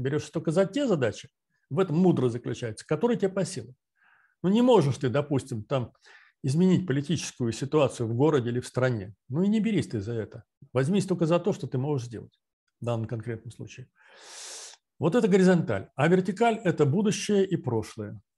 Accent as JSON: {"language": "Russian", "town": "Volgograd", "region": "Volgograd Oblast", "country": "Russia", "tie": "born or raised there", "said": "Мое детство все прошло в Сталинграде"}